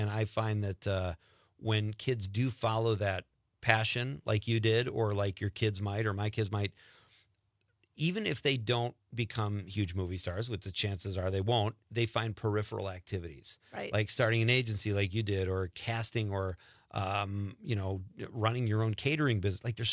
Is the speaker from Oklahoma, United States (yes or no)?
no; Chicago, Illinois, United States; also born or lived in Los Angeles, United States; there's an actor called Dennis Farina who was my Little League coach growing up in Chicago.